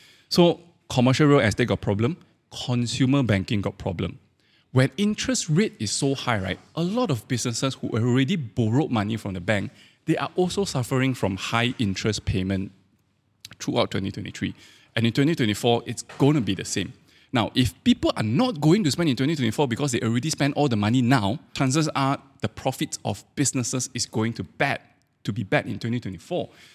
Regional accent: Malaysia; And why as a Malaysian I talk about US so much is because a lot of all these US big banks, they have investments all around the world, including Malaysia.

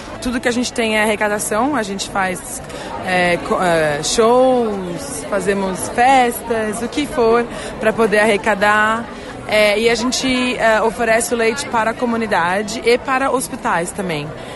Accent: Brazil; now in Australia; Sou brasileira.

